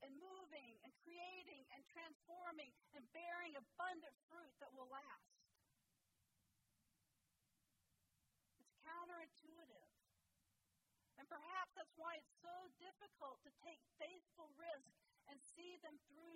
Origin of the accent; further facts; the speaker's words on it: Sonoma, California, United States; because I'm from Sonoma